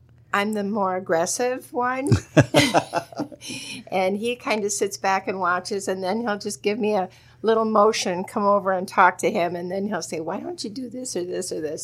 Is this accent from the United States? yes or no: yes; Michigan City, Indiana, United States; Well, I was born and raised in Michigan City.